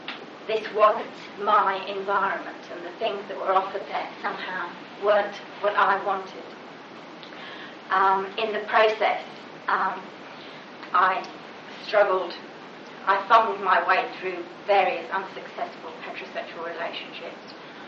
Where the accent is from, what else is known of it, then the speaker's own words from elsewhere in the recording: England, United Kingdom; moved away; And I moved to Glasgow, which taught me a lot about being English in the context of living in Scotland and teaching in Scotland.